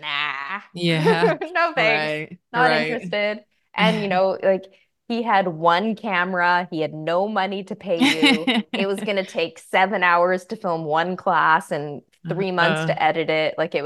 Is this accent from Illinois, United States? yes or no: no; California, United States; moved away as an adult; now in Canada; I was raised in California. I was born in Canada, raised in California, and decided to move back to British Columbia. And when I did in my mid-20s